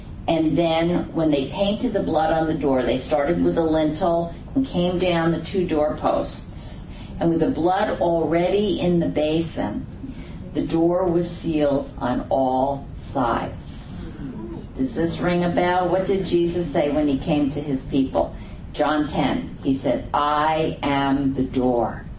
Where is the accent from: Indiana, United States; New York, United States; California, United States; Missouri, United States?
New York, United States; The Bronx; I'm from the Bronx. But I will tell you that we had chickens in our apartment on the fourth floor.